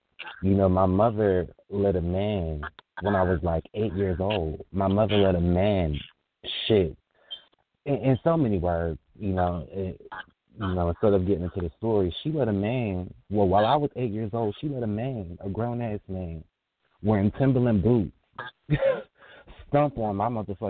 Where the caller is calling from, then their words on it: Florida, United States; I'm calling from Florida.